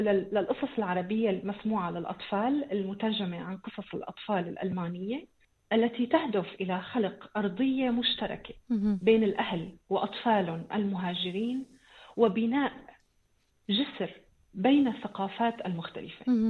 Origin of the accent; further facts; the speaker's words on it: Syria; moved away as an adult; now in Egypt; انا بعد ما طلعت من سوريا وخلينا نقول هربت لمصر مع زوجي